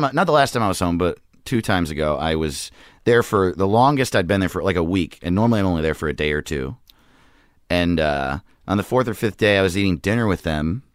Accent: New York, United States; also born or lived in Hawaii; My dad was in the Navy my whole life.

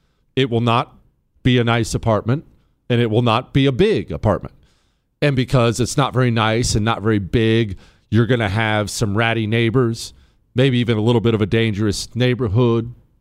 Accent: United States; But as an American, if like at Christmas time, we went to Germany and France.

